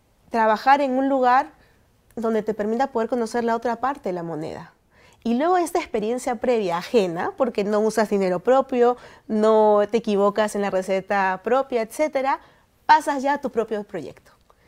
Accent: Lima, Peru; born there; Yo nací en Lima, pero soy hija de un cusqueño y de una huancaya.

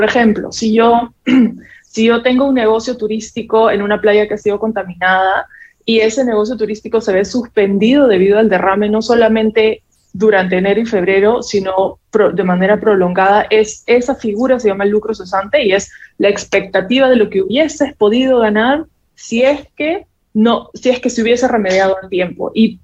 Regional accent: Peru; Realmente muestra la solidaridad que estamos siendo como peruanos

